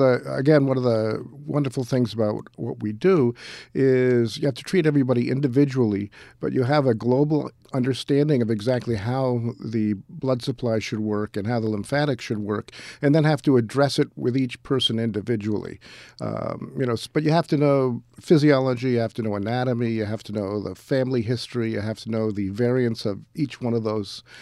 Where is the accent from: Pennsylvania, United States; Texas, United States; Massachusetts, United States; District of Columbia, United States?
Massachusetts, United States; Boston; now in Albany, United States; which is very different from where I grew up and trained in Boston.